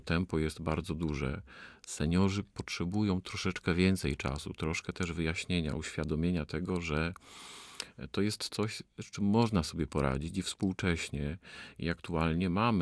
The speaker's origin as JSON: {"language": "Polish", "town": "Kraków", "region": "Lesser Poland", "country": "Poland", "said": "ja jestem z Krakowa"}